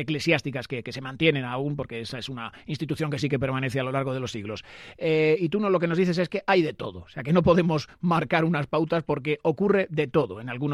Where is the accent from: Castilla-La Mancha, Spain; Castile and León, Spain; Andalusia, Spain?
Castile and León, Spain; Dueñas; ¿Tú sabes que yo soy de Dueñas?